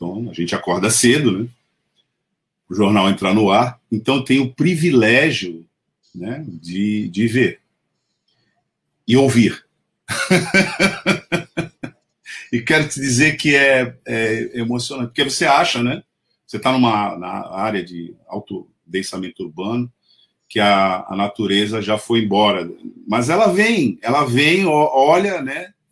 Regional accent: Santos, São Paulo, Brazil; Já vi, a gente a gente como santista, né?

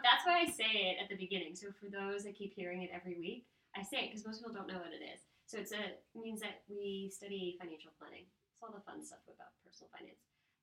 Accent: New York, United States; I'm a country girl because I grew up upstate.

